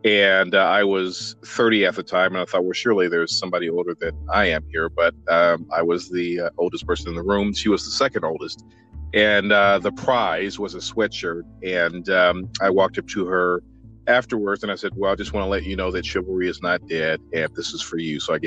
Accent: Midwest, United States; I'm originally from the Midwest

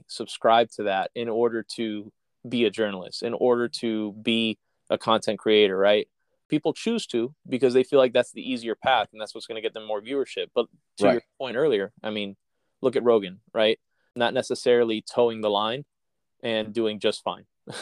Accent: Miami, Florida, United States; my wife and I are Cuban. We grew up in Miami in the Cuban culture.

